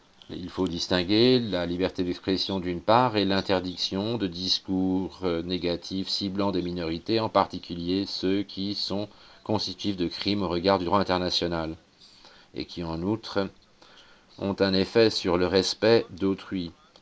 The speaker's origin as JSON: {"language": "French", "country": "Iraq", "said": "je viens d'Irak."}